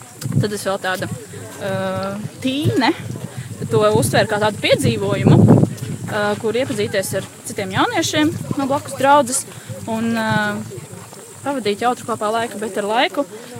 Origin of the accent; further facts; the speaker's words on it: Riga, Latvia; un abas esmu no Rīgas.